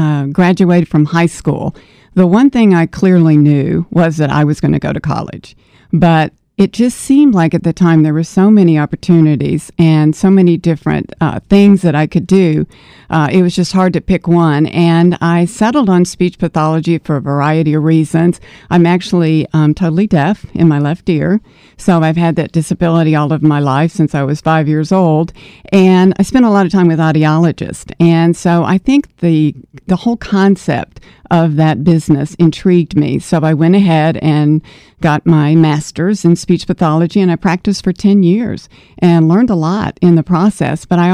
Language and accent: English; Little Rock, Arkansas, United States; I grew up in Little Rock